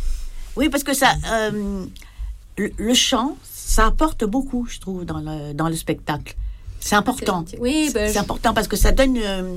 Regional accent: Septfonds, Occitanie, France; born there; moi je suis née à Sept-Fonds.

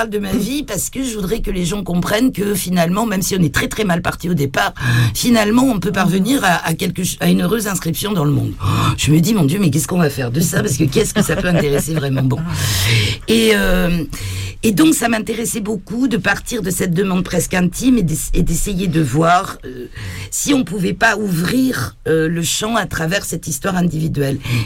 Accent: Basque Country, France; Moi, je suis pas de Paris, je suis basque, donc j'étais très loin de la région parisienne.

